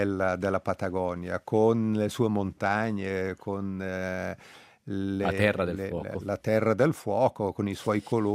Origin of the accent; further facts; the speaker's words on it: Mergoscia, Ticino, Switzerland; now in Comano, Switzerland; Quindi io sono... nato e cresciuto a Mergoscia, ho lavorato a Lugano e vivo a Comano